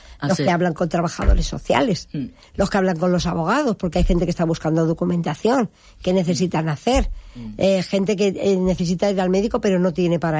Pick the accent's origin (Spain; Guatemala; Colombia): Spain; Como españoles seguimos nuestra tradición de Reyes Magos.